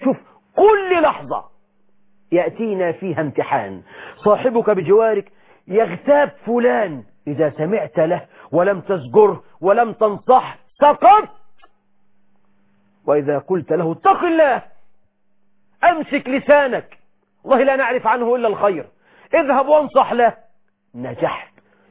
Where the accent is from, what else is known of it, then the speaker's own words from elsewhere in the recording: Egypt; بلدنا مصر